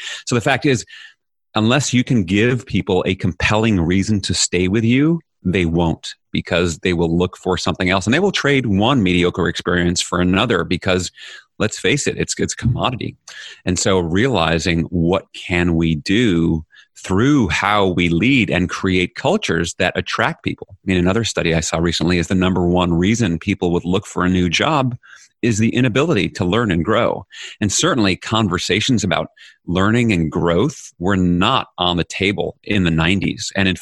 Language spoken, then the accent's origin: English; New York City, New York, United States; growing up in New York City in the 1970s and 80s was, wow, my experience at home was so different from the experience at school or at my friends' houses.